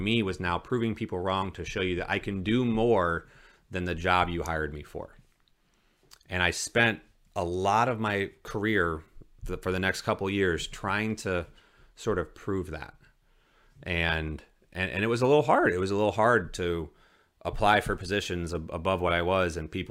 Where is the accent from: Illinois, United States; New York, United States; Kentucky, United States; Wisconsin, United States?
Illinois, United States; Bloomington; back in my hometown of Bloomington, Illinois, with State Farm Insurance